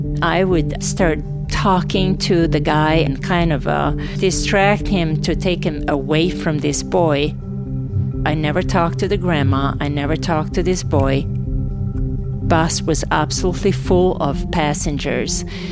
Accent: Novi Sad, Vojvodina, Serbia; I said, I'm not a refugee. I am from Novi Sad. I'm going home. I'm not a refugee.

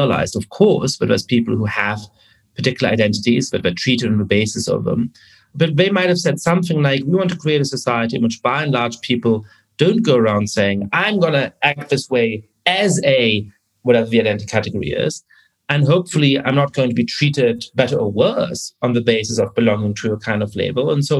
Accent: Germany; English is a second language; when I was growing up in Germany, I was born in 1982

